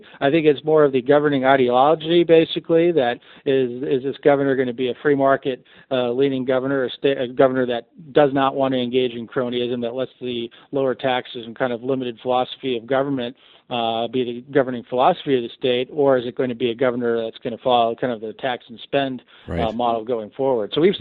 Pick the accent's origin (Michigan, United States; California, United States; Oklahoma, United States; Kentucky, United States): Michigan, United States; Then you have business type governors like Rick Snyder in my home state of Michigan